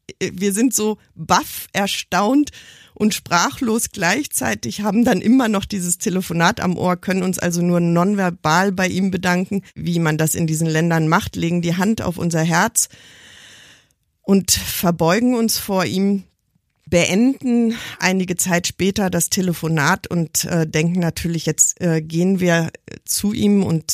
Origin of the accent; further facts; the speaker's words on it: Germany; Ich bin in Deutschland geboren und ich bin in Deutschland aufgewachsen, also ist irgendwie völlig klar, was ich erwarte.